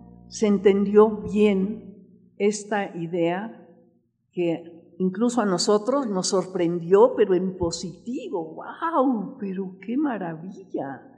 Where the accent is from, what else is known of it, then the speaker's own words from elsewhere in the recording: Mexico; cómo podemos ser útiles como mexicanos todos para despertar a este país y transformarlo